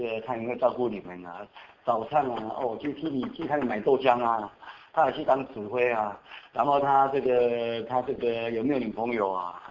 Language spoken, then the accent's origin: Chinese; Tainan, Taiwan; 因为以前在台湾都是像我结婚哈，我都没有操心，你知道我结婚的前一天才回去台南我的老家